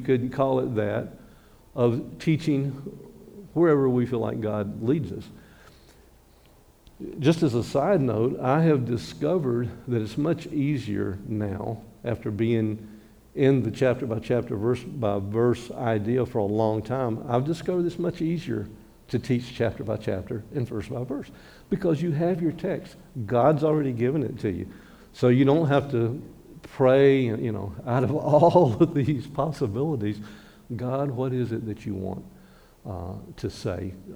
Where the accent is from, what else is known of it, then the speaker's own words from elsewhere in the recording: Alabama, United States; I grew up in Alabama, and the closest thing we had to a professional football team was the University of Alabama